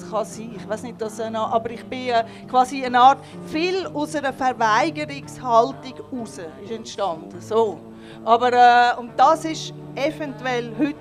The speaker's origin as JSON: {"language": "German", "region": "Zug", "country": "Switzerland", "lives_now": "Zürich, Switzerland", "said": "ich bin ja von Zug, ich bin ja nicht von Zürich, ich bin von Zug nach Zürich gekommen, habe dann auch hierher gezügelt"}